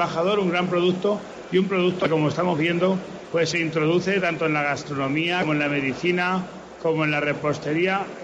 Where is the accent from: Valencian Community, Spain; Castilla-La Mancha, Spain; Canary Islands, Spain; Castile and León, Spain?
Castilla-La Mancha, Spain; Fuentelespino de Haro; En el propio término municipal de mi pueblo, que es Fuente del Espino de Aro, se cría, se produce y desde allí también llega a las piras.